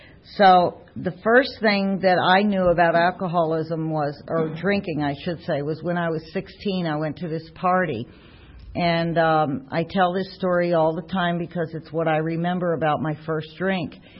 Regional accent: New Jersey, United States; moved away; And I am originally from New Jersey

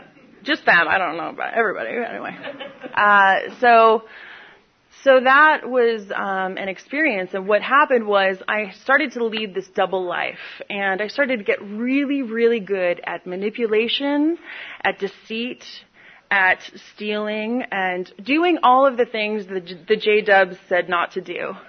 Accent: New York, United States; I'm from New York. I'm from where there's cows, upstate New York, and it's really beautiful, really close to Vermont.

